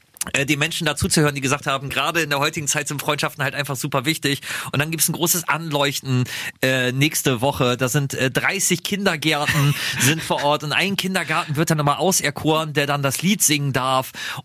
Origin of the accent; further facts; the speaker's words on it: Lower Saxony, Germany; ich komme aus dem Landkreis Cuxhaven